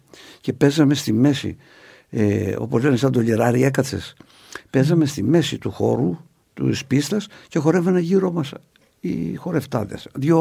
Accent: Anogia, Crete, Greece; από πού είσαι, από τα Νόγια.

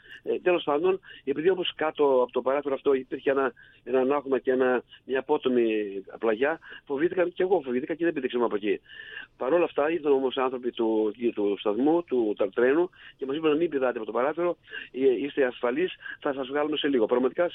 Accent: Thessaloniki, Central Macedonia, Greece; Εγώ είμαι από Θεσσαλονίκη

